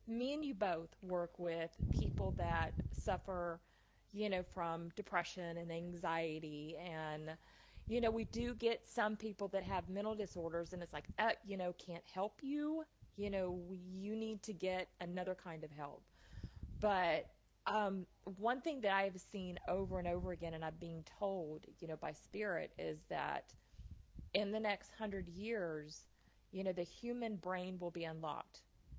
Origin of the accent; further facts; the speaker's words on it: the South, United States; I'm from the South. You know, I'm known as a Southern style medium.